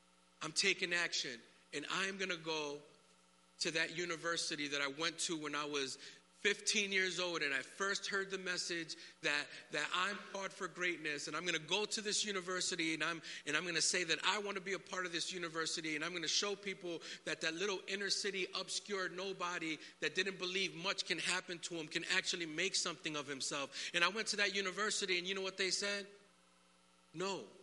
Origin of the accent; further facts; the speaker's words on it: Connecticut, United States; Said, no way, I'm from Connecticut.